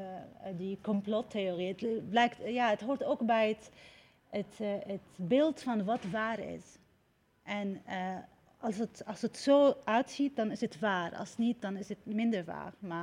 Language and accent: Dutch; Syria; Dutch is a second language; voor mij ook als Syriër was het anders.